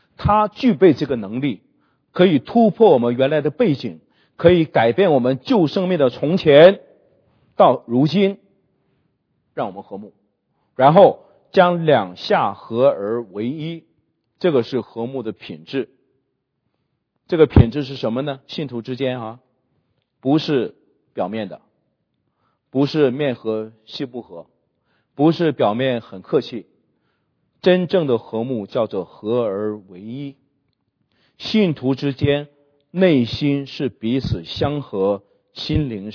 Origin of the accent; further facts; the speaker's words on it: China; 我1983年去上海读书，是我平生第一次离开我的老家